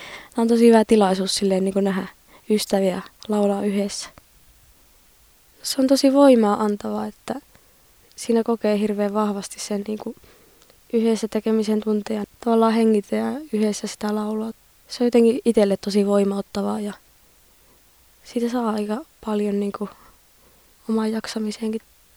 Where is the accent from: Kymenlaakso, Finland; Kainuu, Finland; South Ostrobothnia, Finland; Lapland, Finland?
South Ostrobothnia, Finland; Vimpeli; tuun Vimpelistä ja oon kuorolaisena tässä äänitysprojektissa ja sopranoa laulan.